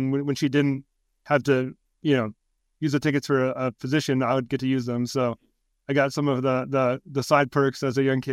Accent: Riverside, California, United States; Yeah, so I grew up in Riverside, California, about an hour inland from here in Orange County.

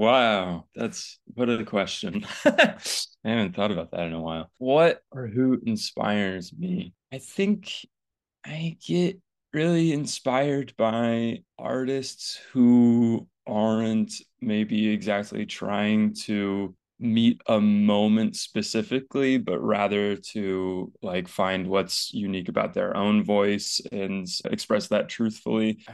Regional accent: Carmel, Indiana, United States; I'm from central Indiana. I'm from Indianapolis area, from Carmel.

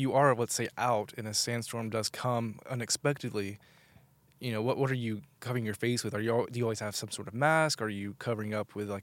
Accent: the South, United States; So for me, I was growing up in the South in America.

